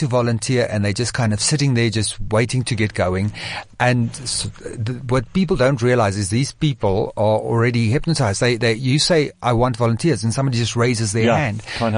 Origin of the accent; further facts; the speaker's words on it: Johannesburg, Gauteng, South Africa; I born bred Joburg. I'm a Joburg, Joburger of heart.